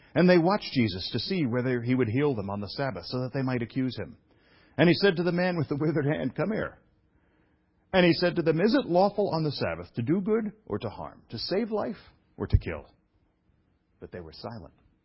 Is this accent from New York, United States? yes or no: yes; Brooklyn, New York, United States; I admit it, I'm from Brooklyn.